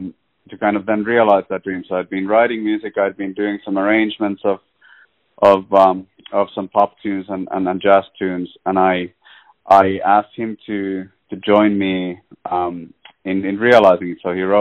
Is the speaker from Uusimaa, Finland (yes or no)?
yes; Helsinki, Uusimaa, Finland; now in Montreal, Canada; I'm actually from Helsinki, Finland, originally as well. I've been in Montreal for almost 9 years now. But that's where I was born and raised